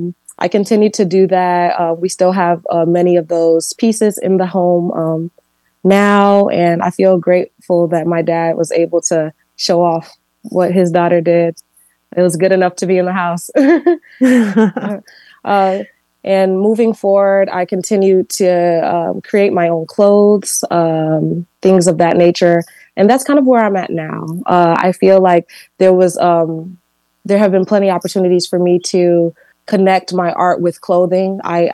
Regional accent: Chicago, Illinois, United States; I actually was born here. I was born in Chicago.

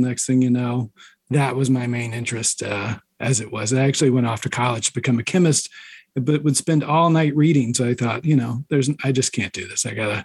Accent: Mississippi, United States; So I grew up in Mississippi, which I kind of assume, you know, as a Southern state is a fiction state.

